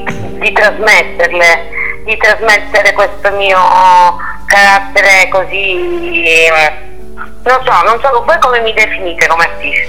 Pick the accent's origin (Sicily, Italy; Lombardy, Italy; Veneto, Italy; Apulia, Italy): Sicily, Italy; Aci Castello; sono di Acicastello è un paesino, il paesino del Berga, dove nascono i faraglioni, nasce di Sera Lachea, il castello di Acicastello, quindi sono cresciuta in questo paesino, per un po' le mie radici